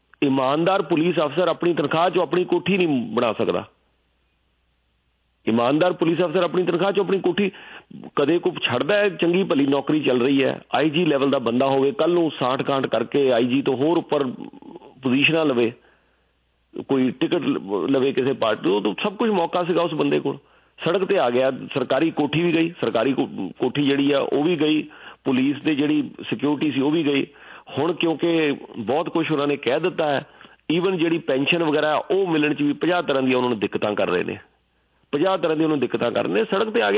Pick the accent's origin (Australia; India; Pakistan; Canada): Canada; ਮੈਂ ਕਿਹਾ ਜੀ ਅਸੀਂ ਕੈਨੇਡੀਅਨ ਹਾਂ ਬਸ